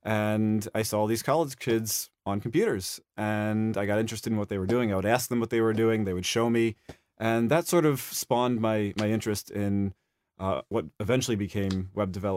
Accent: Buffalo, New York, United States; also born or lived in Los Angeles; I was born in L.A., in Culve

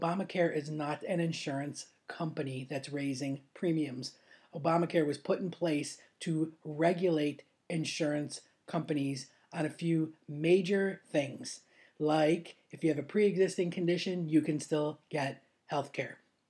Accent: United States; moved away as an adult; now in London, United Kingdom; I may be based and located in London. I've been through the Brexit thing, but I am an American. And I will always consider that my home.

